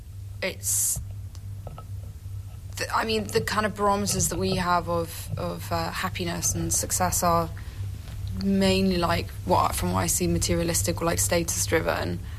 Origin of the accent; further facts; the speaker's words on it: Wales, United Kingdom; And even though I'm Welsh.